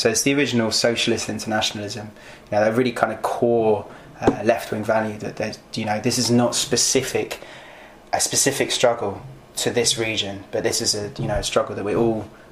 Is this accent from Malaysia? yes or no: no; England, United Kingdom; Oh, I'm from England, of course.